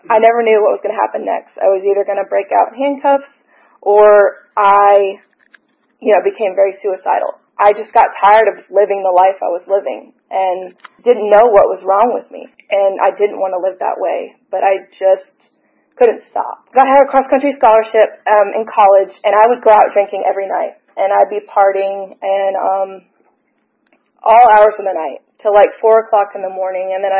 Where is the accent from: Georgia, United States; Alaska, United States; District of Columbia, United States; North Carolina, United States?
Georgia, United States; also born or lived in Seattle; So I grew up with a big family, and I moved down to Georgia when I was about 9